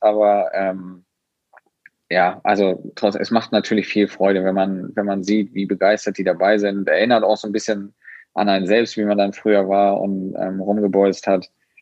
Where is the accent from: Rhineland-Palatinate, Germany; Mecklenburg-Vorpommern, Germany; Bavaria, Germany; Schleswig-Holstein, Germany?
Schleswig-Holstein, Germany; Ich als Schleswig-Holsteiner und generell, wir sind aus dem Norden